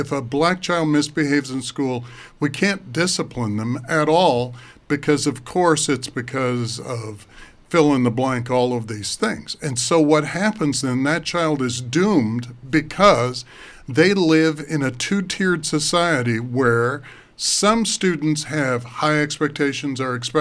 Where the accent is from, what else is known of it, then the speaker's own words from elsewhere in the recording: United States; I love being an American because of the fact that someone doesn't hold a gun to my head and say, you'd better believe this way or else.